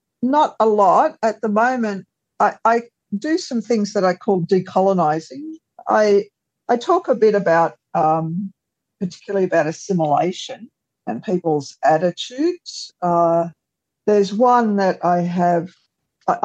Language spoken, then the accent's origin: English; Sydney, New South Wales, Australia; now in Newcastle, Australia; I live in Mullumbimba, which is Newcastle. I'm from Sydney originally. My mob is Wiradjuri. I'm a mixed person. So I also come from a Chinese-Australian family, one of the oldest in the country, in fact, the oldest.